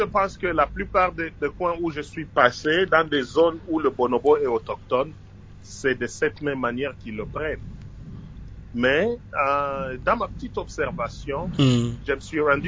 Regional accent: DR Congo; nous tous, en tant que Congolais et Africains en général, nous avons ce qu'on appelle des totems.

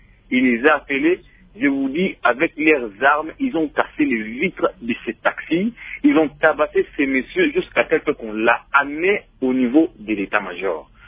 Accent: Lubumbashi, Haut-Katanga, DR Congo; Parce qu'ici, chez nous, à Lubumbashi, nos grandes artères sont toujours obstruées.

